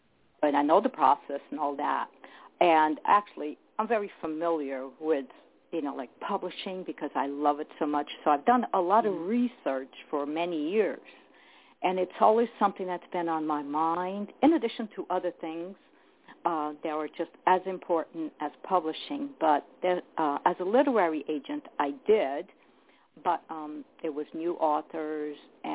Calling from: New Jersey, United States; New Jersey.

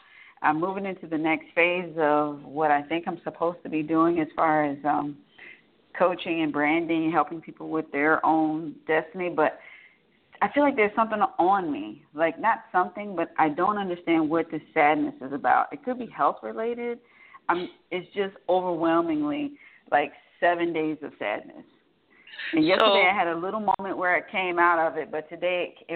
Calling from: Atlanta, Georgia, United States; I am calling from Atlanta, Georgia.

